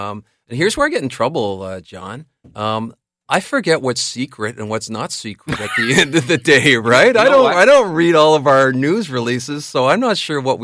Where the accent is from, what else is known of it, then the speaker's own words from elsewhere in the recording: Ottawa, Ontario, Canada; I'm born and raised in Ottawa, too, so it brings me back to my early days, 4 or 5 years old